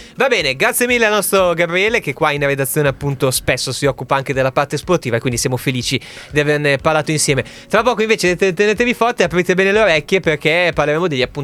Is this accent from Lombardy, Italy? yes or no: yes; Voghera, Lombardy, Italy; born there; now in Tortona, Italy; io sono nato a Voghera, quindi il mio codice fiscale è 109, M109, quindi la città di Voghera, ma vivo a Tortona.